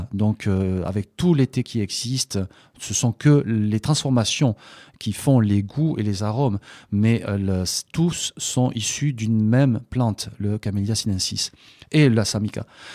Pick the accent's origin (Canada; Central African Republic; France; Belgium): France; Et nous sommes là aussi en tant que Français pour leur donner un coup de main, un coup de pouce